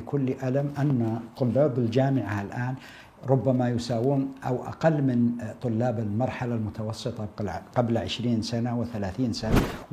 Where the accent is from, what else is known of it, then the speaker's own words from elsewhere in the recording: Buraidah, Al-Qassim, Saudi Arabia; born there; من مواليد مدينة بريدة 1376 للهجرة.